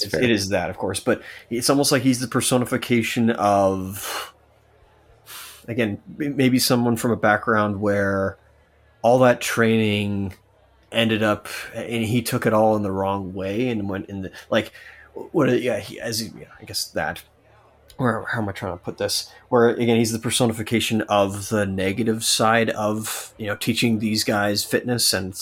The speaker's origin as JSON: {"language": "English", "country": "Canada", "said": "I'm white, I'm Canadian, I have no ties at all to other nations."}